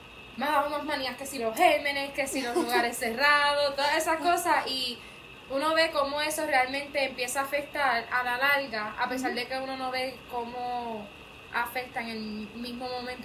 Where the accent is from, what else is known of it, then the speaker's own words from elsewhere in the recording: Mayagüez, Puerto Rico; Pues yo soy de aquí de Mayagüez, toda mi vida he vivido aquí en Mayagüez.